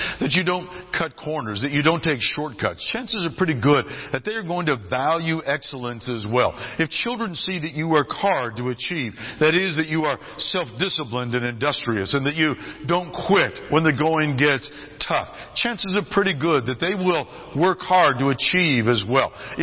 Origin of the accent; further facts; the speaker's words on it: California, United States; When I was a little boy growing up in California, I went into a home one day and there was a plaque on the wall.